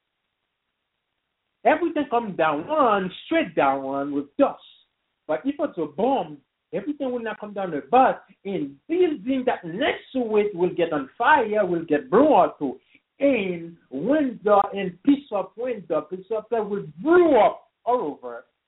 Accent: Haiti; English is a second language; moved away; That was the first time out when I come from Haiti.

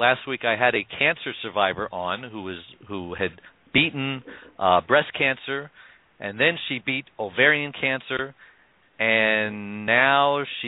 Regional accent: Brooklyn, New York, United States; Okay, that's a terrible New York accent, I know, and I'm from Brooklyn, so I'm ashamed.

